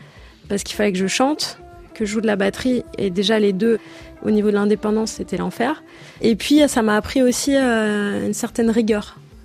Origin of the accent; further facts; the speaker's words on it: Côte d’Ivoire; dans la famille, on dit que c'est dû à mon enfance en Côte d'Ivoire.